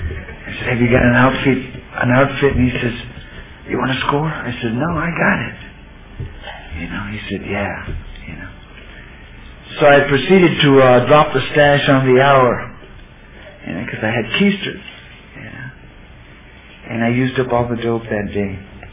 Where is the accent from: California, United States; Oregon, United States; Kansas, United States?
California, United States; Los Angeles; I'm from Florence, on the south side of Los Angeles, South Central LA, you know